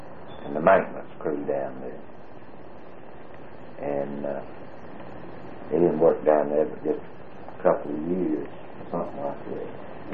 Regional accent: Southern United States, United States; accent: Southern; I told him that the pastor's going to light when he hears my southern accent.

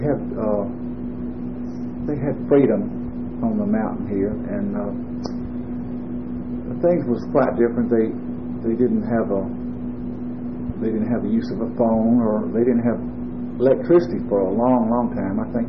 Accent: Gadsden, Alabama, United States; born there; I was born in Gadsden, Alabama, at my mother's old home place on Sunset Drive.

